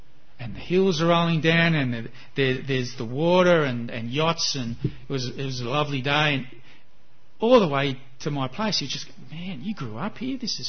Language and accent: English; Gosford, New South Wales, Australia; I grew up on the Central Coast at Gosford.